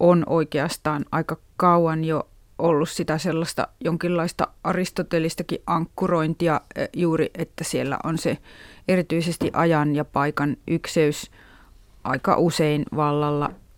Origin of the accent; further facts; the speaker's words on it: Kuopio, North Savo, Finland; Vieläkin kun mä käyn vaikkapa entisessä kotikaupungissani Kuopiossa, niin aina muistan sen.